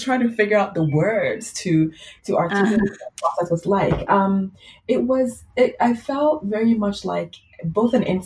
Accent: Ghana; So I grew up in Ghana. So although it's an English-speaking country, we're surrounded by French-speaking countries.

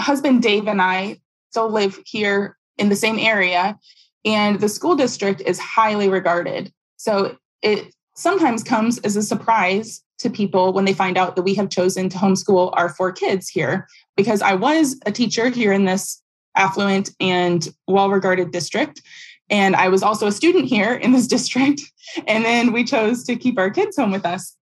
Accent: Dayton, Ohio, United States; I taught for 5 years, actually in my hometown where I grew up. So I grew up in the school system, going to the public schools here near Dayton, Ohio.

